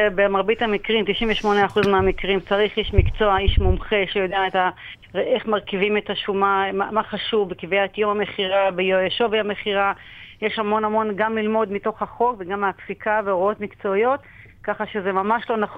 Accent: Kiryat Shmona, Northern District, Israel; כן. איפה שגדלתי, אני מעבירה את מרכז הכובד שלי לקריית שמונה

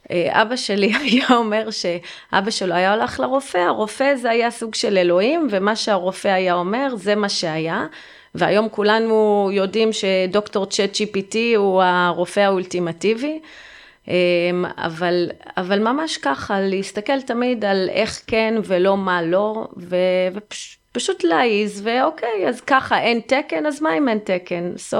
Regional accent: United States; moved away as an adult; now in Israel; אני סיימתי ללמוד באוניברסיטה, אני גדלתי בארצות הברית, ובאתי לשרת בצבא

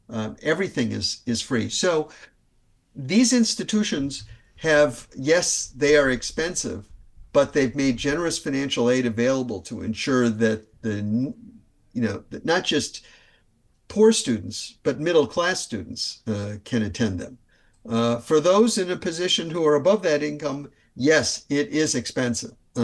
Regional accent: Michigan, United States; I grew up in Michigan. University of Michigan is one of the best universities in the country.

